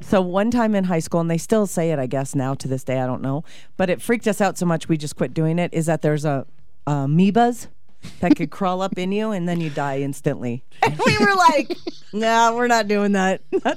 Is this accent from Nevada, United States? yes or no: yes; Boulder City, Nevada, United States; growing up in Boulder City, so we went to Lake Mead all the time